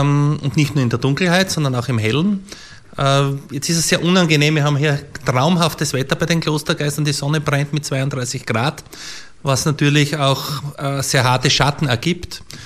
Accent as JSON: {"language": "German", "town": "Graz", "region": "Styria", "country": "Austria", "said": "komme aus Graz."}